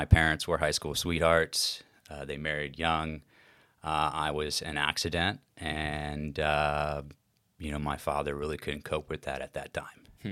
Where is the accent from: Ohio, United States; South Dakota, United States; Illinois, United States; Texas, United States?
Texas, United States; Yeah. I grew up in Texas. My family, my father, are actually originally from here, from the Bradenton area.